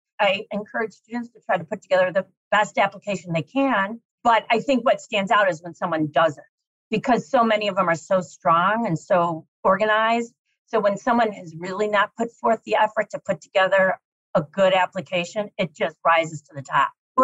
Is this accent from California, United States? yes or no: no; Chicago, Illinois, United States; I moved back to the city. I was from Chicago. It was great to get back home to family.